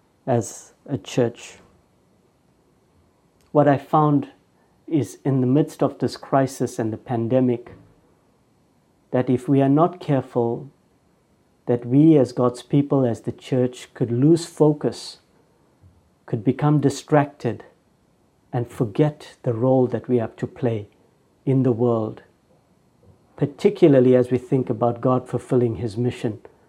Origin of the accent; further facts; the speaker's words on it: South Africa; now in Germany; I come from South Africa. I currently live in Germany